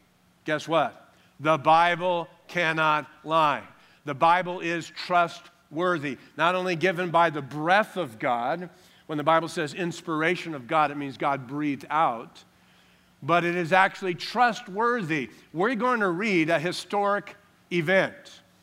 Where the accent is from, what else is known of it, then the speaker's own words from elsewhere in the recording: California, United States; I thought, wait a minute, I'm from California.